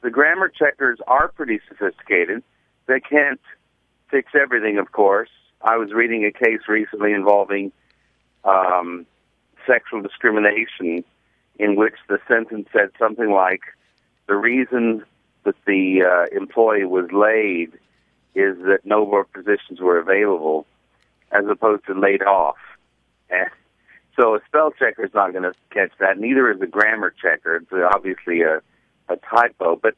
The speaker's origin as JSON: {"language": "English", "region": "Texas", "country": "United States", "tie": "born or raised there", "said": "We grew up in West Texas, and so I grew up saying things like, me and Brad are fixing to play golf."}